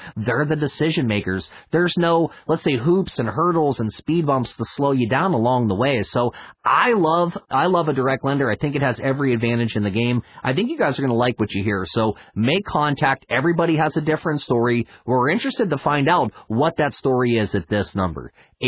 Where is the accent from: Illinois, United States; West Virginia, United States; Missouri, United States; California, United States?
West Virginia, United States; Weirton; I'm born and raised in Weirton, West Virginia. Right across the bridge is a place called Steubenville, Ohio